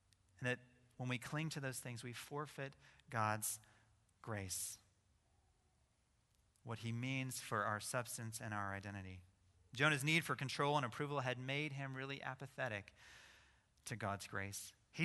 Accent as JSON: {"language": "English", "region": "Idaho", "country": "United States", "said": "Now I'm from Idaho, and I've heard a few fish stories."}